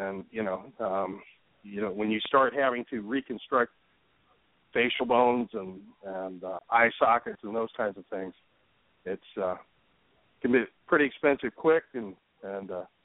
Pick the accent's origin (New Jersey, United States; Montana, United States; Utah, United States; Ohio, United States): Ohio, United States; I grew up in Ohio.